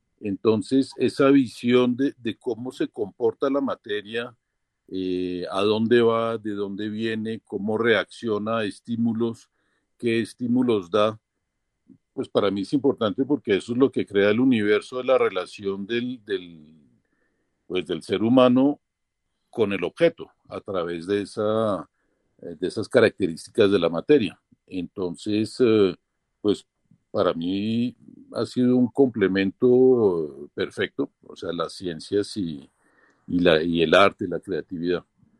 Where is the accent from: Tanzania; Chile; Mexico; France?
France; Paris, Île-de-France; also born or lived in Spain / New York / Canada / Italy; now in Colombia; nací en España, viví en Nueva York, crecí en París, llegué a Colombia en los años 70, de aquí me fui al Canadá, a Italia y a Japón los últimos 30 años.